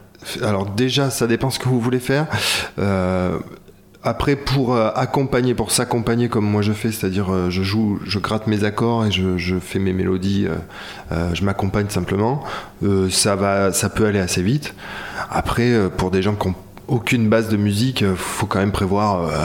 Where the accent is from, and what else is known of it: Périgueux, Nouvelle-Aquitaine, France; born or raised there; now in Bordeaux, France